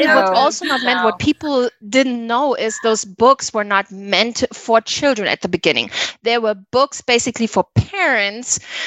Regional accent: United States; We are from America. We live in our cars.

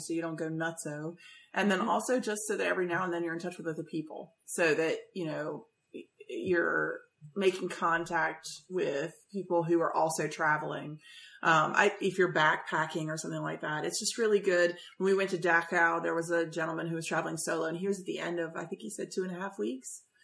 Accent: United States; And as an American, I just don't, we're just not used

